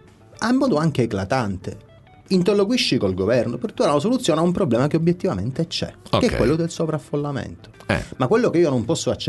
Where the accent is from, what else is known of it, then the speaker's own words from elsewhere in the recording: Sicily, Italy; A questo punto io da siciliano mi chiedo